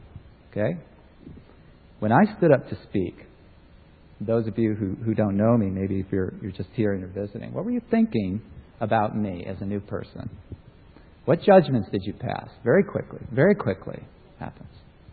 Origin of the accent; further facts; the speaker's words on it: New York, United States; You know, I'm a New Yorker, after all.